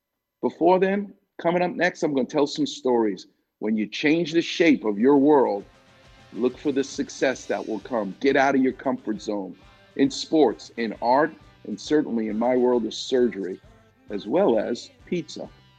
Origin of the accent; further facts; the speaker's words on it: New York, United States; And believe me, I'm a New Yorker and I'm a snob about pizza.